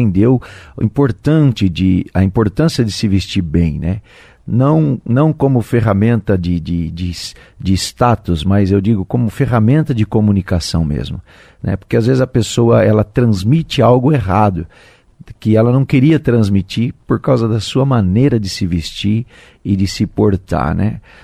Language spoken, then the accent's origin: Portuguese; Cascavel, Paraná, Brazil; Nasci em Cascavel, morei 10 anos fora, depois retornamos para cá, mas natural aqui de Cascavel.